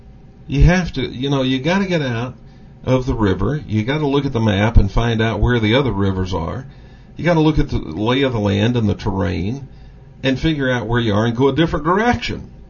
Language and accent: English; Texas, United States; And, of course, I am from Texas, so I'm not making fun of Texas.